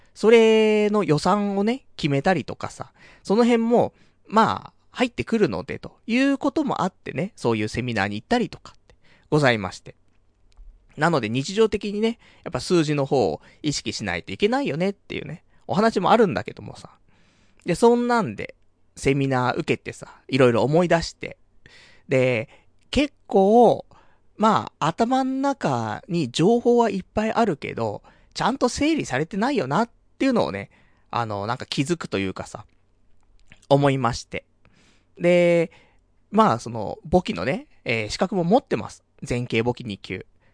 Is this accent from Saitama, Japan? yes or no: yes; Saitama, Japan; 私もともと出身埼玉ですから、埼玉は大宮ね、